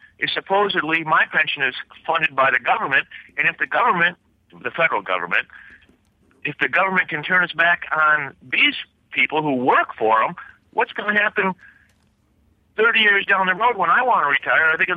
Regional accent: Detroit, Michigan, United States; I'm from Detroit area

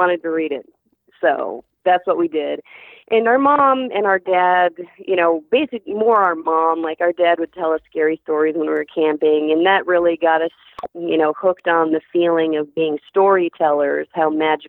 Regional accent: Arizona, United States; But we grew up in Arizona. We still live here in Hades.

